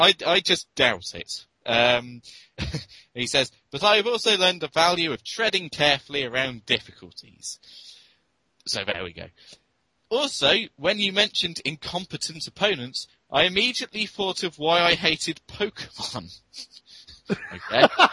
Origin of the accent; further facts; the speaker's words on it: United Kingdom; I am being British, if it's fair to say.